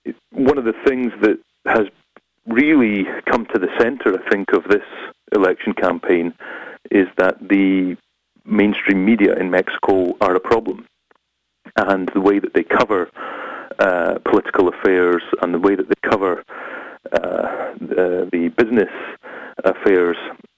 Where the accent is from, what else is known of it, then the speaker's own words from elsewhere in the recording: Scotland, United Kingdom; now in Sheffield, United Kingdom; I'm in Sheffield, which is in England, but I'm from Scotland.